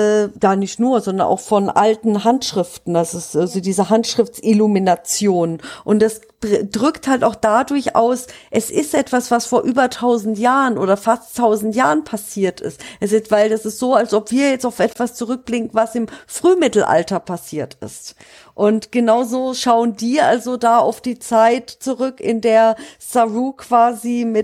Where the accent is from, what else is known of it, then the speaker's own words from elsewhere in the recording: Baden-Württemberg, Germany; Also bei uns in Südbaden